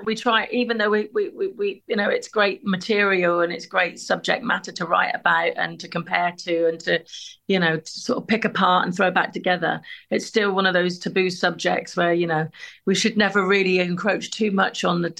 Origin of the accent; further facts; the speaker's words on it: Ireland; the church, the whole church thing growing up in Ireland is very prominent, so.